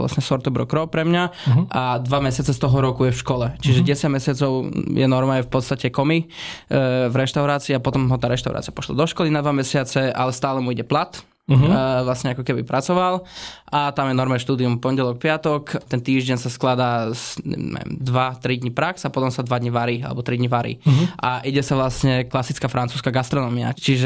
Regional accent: Bratislava, Bratislava Region, Slovakia; also born or lived in Denmark; Nie, ja som Záhorák, čiže okay. Zo Záhoru som. Pôvodom, narodený v Bratislave, ale tam som vlastne žil do 18 rokov, potom som sa presťahoval na 7 rokov do Dánska a teraz som naspäť tu v Bratislave.

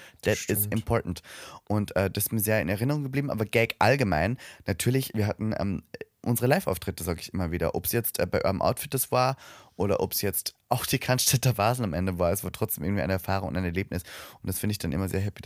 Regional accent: Austria; Vor allem ich als Österreicher, bei uns gibt es keine Kitas.

